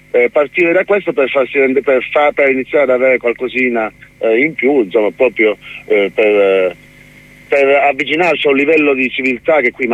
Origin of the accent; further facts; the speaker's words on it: Calabria, Italy; L'abbiamo capito bene come calabresi, stiamo, subiamo giornalmente l'immigrazione, subiamo giornalmente quelle che sono diciamo le mancanze di questo territorio.